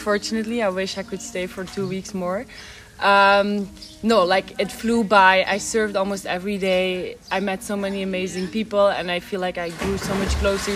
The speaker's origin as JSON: {"language": "English", "region": "Flanders", "country": "Belgium", "second_language": "English", "said": "So I'm from Belgium, from the Flemish part. I'm 20 years old at the moment."}